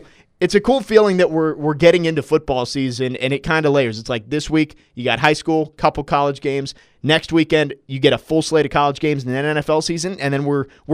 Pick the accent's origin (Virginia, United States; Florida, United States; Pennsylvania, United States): Virginia, United States; And I grew up in Northern Virginia, where high school football wasn't as much of a community thing.